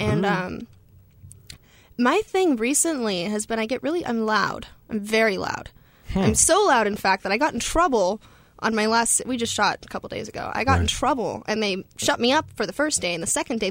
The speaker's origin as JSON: {"language": "English", "town": "Sacramento", "region": "California", "country": "United States", "also_born_or_lived": "San Diego", "said": "I'm from Sacramento, and then I moved down to San Diego when I got in the industry, and I just moved here 6 weeks ago."}